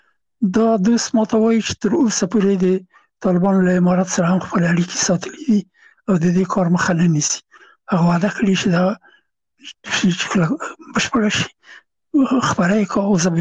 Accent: Afghanistan; now in France; هغه زه نه پېژندلم چې زه هم افغان یم، ما ته یې نه پېژنده چې افغان یم

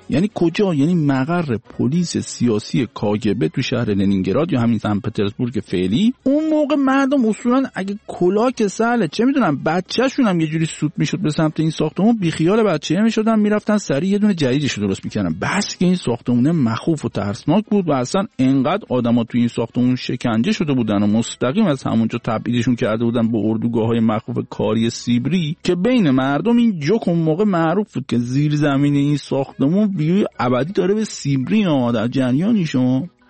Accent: Shiraz, Fars, Iran; born there; و متولد شیرازم هستم

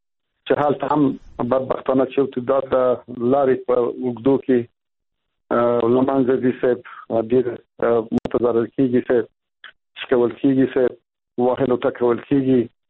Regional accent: Afghanistan; زه خو په دې هېواد کې لوی شوی یم صاحب، د ژوند مې په افغانستان کې تیر کړی دی صاحب.

